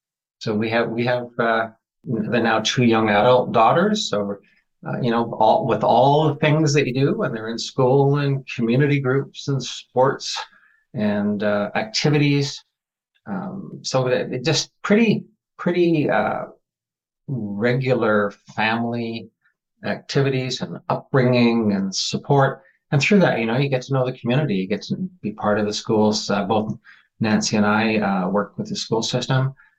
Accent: Vancouver, British Columbia, Canada; born there; now in Salmon Arm, Canada; So I was born in Vancouver

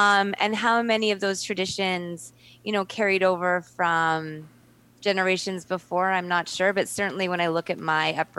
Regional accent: Kelowna, British Columbia, Canada; When I grew up in Kelowna, I think the population was about, 30,000. There was no grand hotel. All of downtown was just kind of undeveloped land for the most part.

